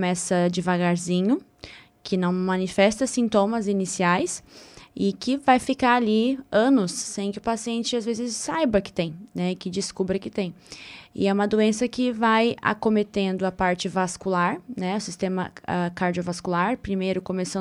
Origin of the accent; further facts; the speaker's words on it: Mato Grosso do Sul, Brazil; eu sou do Mato Grosso do Sul